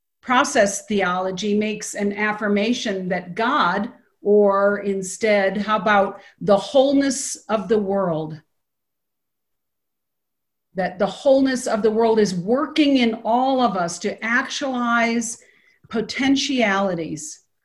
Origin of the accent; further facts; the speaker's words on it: Michigan, United States; I've been watching this and seeing the examples from my home state of Michigan, and in particular in Detroit and the counties surrounding it.